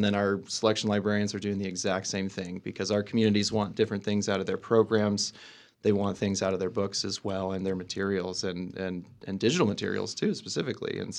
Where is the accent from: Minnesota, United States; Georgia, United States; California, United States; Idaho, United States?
Idaho, United States; Boise; also born or lived in Salt Lake City; I actually grew up in Boise, Idaho, and then went to school in Salt Lake City, was there for about a decade, and then came back.